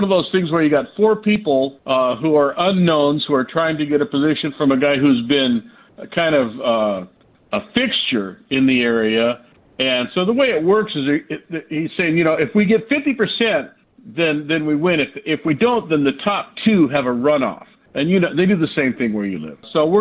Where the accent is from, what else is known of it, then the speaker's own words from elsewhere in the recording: San Antonio, Texas, United States; This is right here in my hometown of San Antonio, a Ukrainian bakery